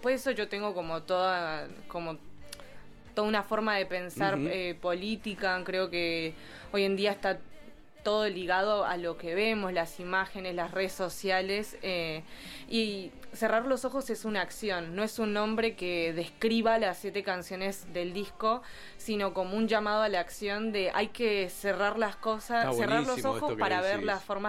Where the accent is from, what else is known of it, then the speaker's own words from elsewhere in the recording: Bogotá, Colombia; now in La Plata, Argentina; Nací en Colombia, Bogotá, pero llevo muchos años acá.